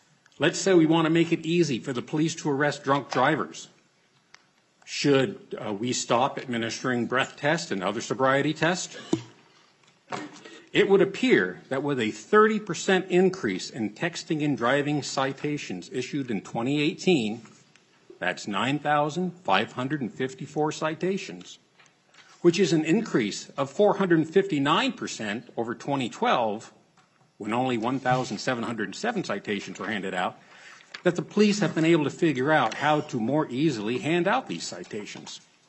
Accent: Big Lake, Minnesota, United States; I'm from Big Lake, Minnesota, and I work as an engineering consultant in the nuclear industry.

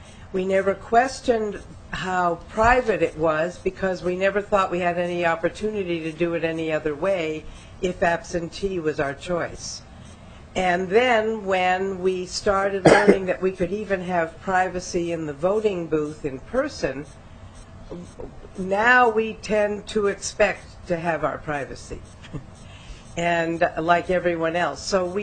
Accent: Minneapolis, Minnesota, United States; I am from Minneapolis

